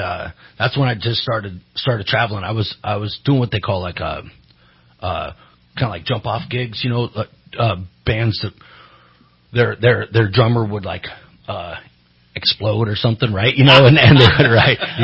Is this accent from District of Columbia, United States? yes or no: no; Redding, California, United States; I grew up here in Reading and, been a professional drummer for, gosh, over 25 years, right? I graduated Shasta High in 92, put my drums in back of my truck and drove up to Seattle.